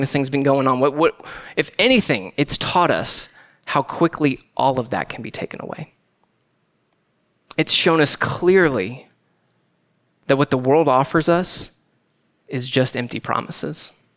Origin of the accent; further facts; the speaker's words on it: Tampa, Florida, United States; born there; I love Florida. I was born there. I was born in the Tampa area. So it was good to be back home.